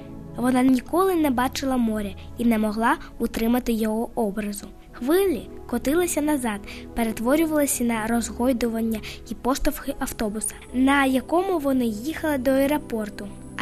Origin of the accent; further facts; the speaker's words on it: Simferopol, Crimea, Ukraine; born there; now in Kyiv, Ukraine; Народилася у Криму, у Сімферополі.